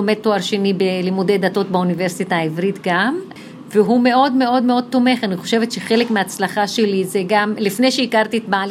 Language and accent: Hebrew; Haifa, Haifa District, Israel; אני ילידת חיפה בישראל כמובן, גדלתי בשכונת ועדי נסנס, שכונה שנחשבת יחסית שכונת עוני בעבר